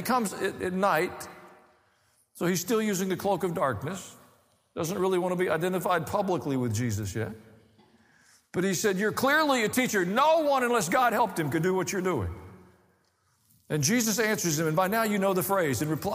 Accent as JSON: {"language": "English", "region": "the South", "country": "United States", "tie": "born or raised there", "said": "Now, I grew up in the South."}